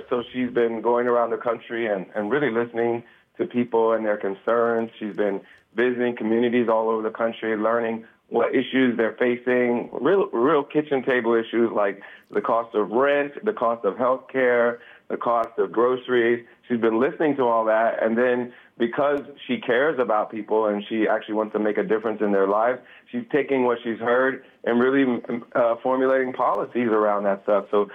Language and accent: English; Springfield, Ohio, United States; now in Hollywood, United States; And I came from Springfield, Ohio. My dad was an auto worker.